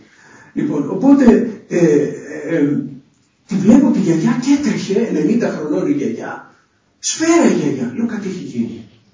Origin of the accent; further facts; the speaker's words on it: Santorini, South Aegean, Greece; Θυμάμαι μια φορά στο νησί μου, σε ένα μοναστήρι, στη Σαντορίνη